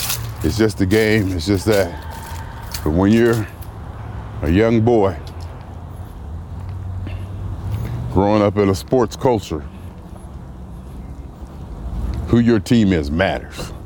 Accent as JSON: {"language": "English", "region": "Ohio", "country": "United States", "tie": "born or raised there", "also_born_or_lived": "Pennsylvania", "said": "I was born in Pennsylvania, lived in Pennsylvania, I guess for the first couple weeks, a month or so of my life, in my grandmother's house, till I moved to Ohio."}